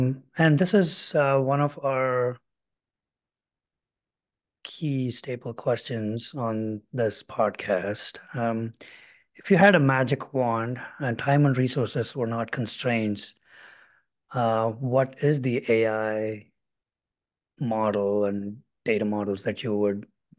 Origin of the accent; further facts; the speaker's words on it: India; because I come from India where there's a ton of different languages, so I'm acutely aware of importance of language